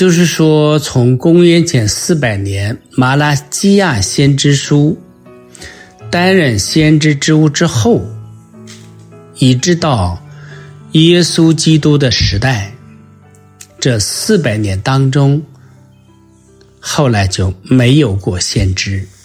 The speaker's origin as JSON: {"language": "Chinese", "country": "China", "said": "有时候我们中国人啊，一方面也说啊，善者降至白祥，恶者降至白殃，"}